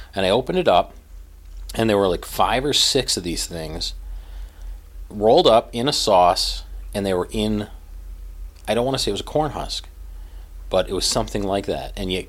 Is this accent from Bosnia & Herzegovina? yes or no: no; United States; But that's it's maybe not be an American problem, but as an American, we don't always focus on where did this come from